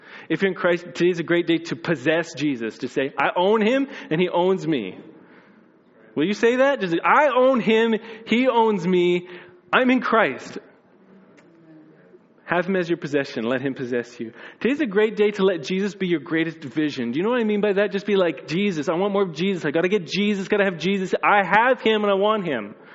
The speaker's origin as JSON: {"language": "English", "region": "Manitoba", "country": "Canada", "said": "which isn't impressive to us, you know, because we're from Manitoba."}